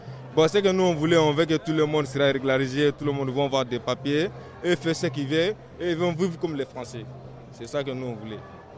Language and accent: French; Paris, Île-de-France, France; je viens de Paris.